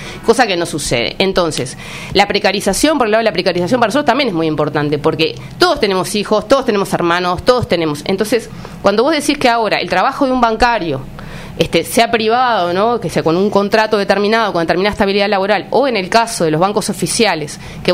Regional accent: Uruguay; primero somos uruguayos.

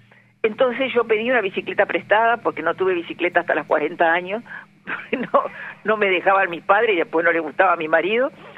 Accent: Tacuarembó, Uruguay; Yo soy de Tacuarembó.

